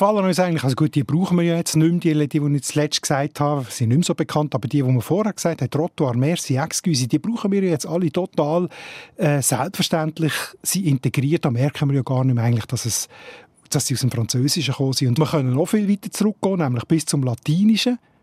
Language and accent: German; Switzerland; Aber bei uns in der Schweiz sind die englischen Wörter geblieben und sie eigentlich völlig integriert.